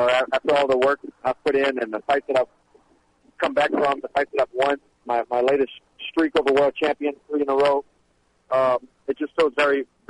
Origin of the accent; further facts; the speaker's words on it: Lafayette, Louisiana, United States; I am, you know, Louisiana. I'm a Cajun. I love it. I love the community. I love the sense of community there.